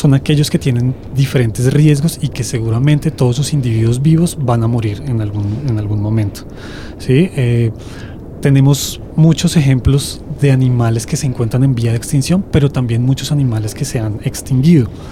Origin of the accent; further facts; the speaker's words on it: Colombia; como ciudadanos, como colombianos